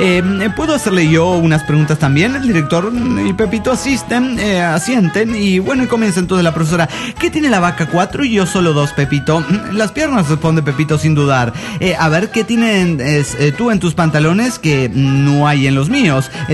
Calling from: Querétaro, Mexico; de Querétaro, México.

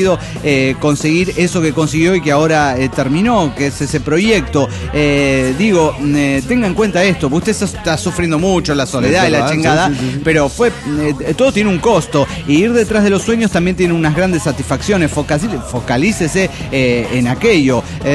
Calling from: Mexico; Hola, ¿cómo están? … de México, México.

